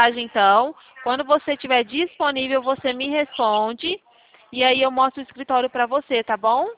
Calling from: Araçatuba, São Paulo, Brazil; Eu falo daqui de Araçatuba, estado de São Paulo.

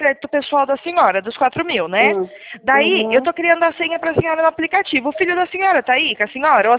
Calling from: São Paulo, Brazil; Eu tô falando aqui do estado de São Paulo

